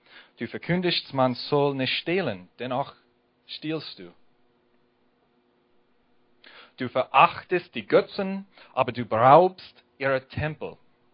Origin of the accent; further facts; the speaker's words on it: Washington, United States; German is a second language; now in Gornau, Germany; Ich komme aus Gornau. Aber ursprünglich komme ich aus Amerika, aus dem Bundesstaat Washington.